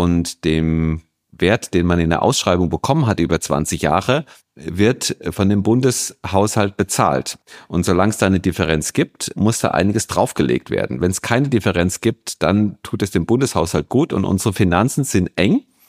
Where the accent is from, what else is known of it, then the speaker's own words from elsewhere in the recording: Rhineland-Palatinate, Germany; Ich komme aus der Pfalz und da gibt es ein Sprichwort, das heißt auf Pelzisch, das letzte Hemd hat geht Tasche.